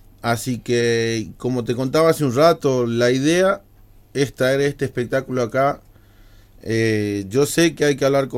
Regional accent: Tartagal, Salta, Argentina; poder decir que soy de Tartagal, de una ciudad muy chiquita

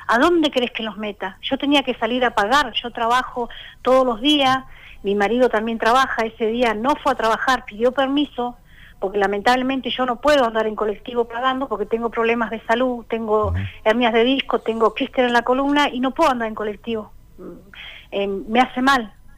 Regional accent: Cinco Saltos, Río Negro, Argentina; yo soy de acá de Cinco Saltos.

